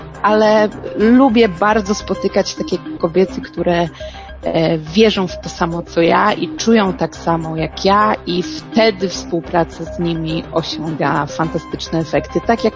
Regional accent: Gorzów Wielkopolski, Lubusz Voivodeship, Poland; sama pochodzę z zachodniej części Polski, z Gorzowa Wielkopolskiego.

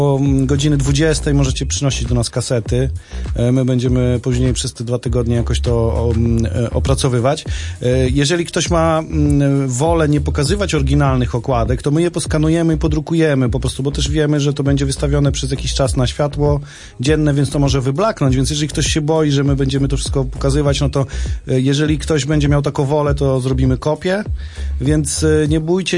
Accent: Kurów, Lublin Voivodeship, Poland; bo mojej rodzinnej miejscowości w Kurowie, skąd pochodzę, po prostu na skwerku stał taki kiosk z kasetami.

